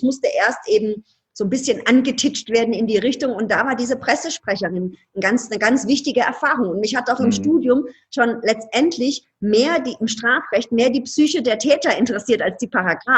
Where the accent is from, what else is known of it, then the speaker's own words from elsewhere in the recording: Ludwigshafen, Rhineland-Palatinate, Germany; Ich komme aus Ludwigshafen. Ludwigshafen ist jetzt nicht so die mega coole Stadt